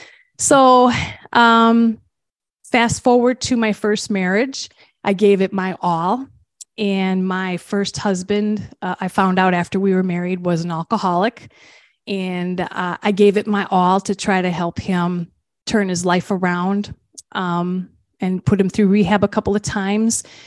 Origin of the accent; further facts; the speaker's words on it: Milwaukee, Wisconsin, United States; When I was born and raised in Milwaukee, and my parents decided to move out to a rural town about 35 minutes south of Milwaukee.